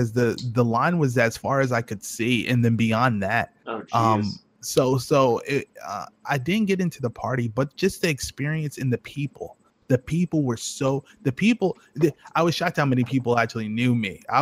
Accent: New York, United States; I'm from New York, so I.

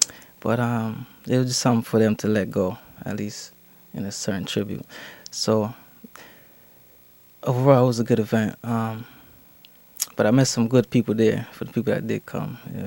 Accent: Bridgeport, United States; also born or lived in Santa Cruz, California; I wasn't born here. I was born in California, Santa Cruz. But I've been in Bridgeport, and I've been raised here for about 20 years.

